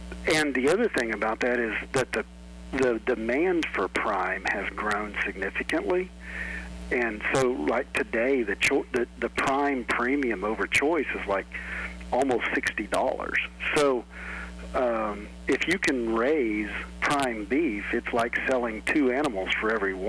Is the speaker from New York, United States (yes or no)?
no; May, Oklahoma, United States; Well, I guess what I'd say is growing up at May, Oklahoma, and graduating with a class of 8 at Fort Supply, you learn that there's not very many people to get the job done